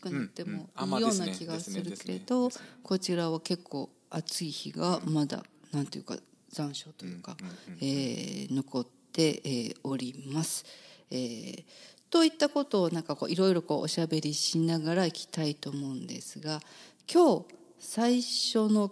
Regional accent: Kansai, Japan; 私が出身の関西では来てて

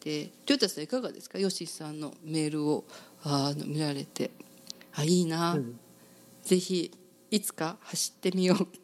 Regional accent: Kansai, Japan; 関西人としてそう言われると

